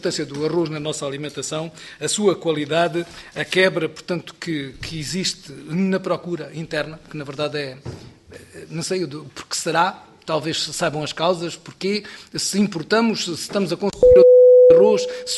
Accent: Portel, Évora, Portugal; eu sou de Évora, de Portel, mais concretamente, mas de Évora

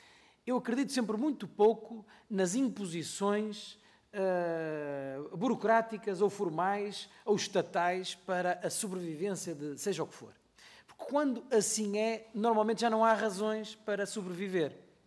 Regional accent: Norte, Portugal; fomos leoneses durante 378 anos. Se nós somos portugueses há 895 anos

